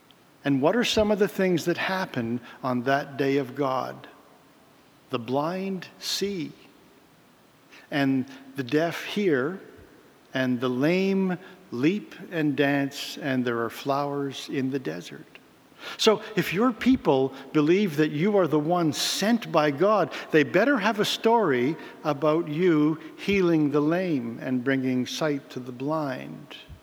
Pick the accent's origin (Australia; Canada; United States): Canada; Mississauga, Ontario; When I was growing up in Mississauga, there was an A&W drive-in restaurant right where Lakeshore Road goes over the Credit River.